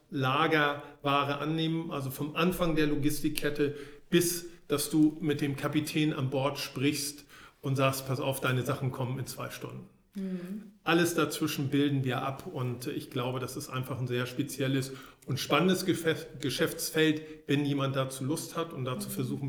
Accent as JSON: {"language": "German", "region": "Hamburg", "country": "Germany", "tie": "born or raised there", "said": "Ich bin im Barmbek aufgewachsen die ersten Jahre, bin dann ein bisschen rausgegangen. Heute wohne ich im wundervollen Alstertal."}